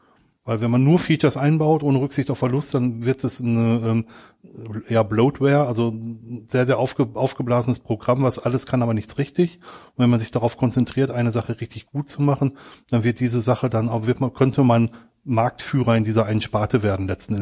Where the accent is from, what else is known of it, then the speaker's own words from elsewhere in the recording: Germany; now in Switzerland; Ich bin Deutscher, der in die Schweiz ausgewandert ist.